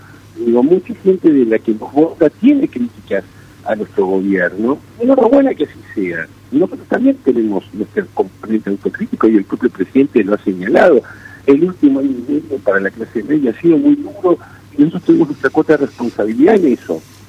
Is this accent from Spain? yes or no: no; Argentina; Como ciudadano argentino, que vivo acá, que tengo a mis hijos acá, que tengo a mi familia acá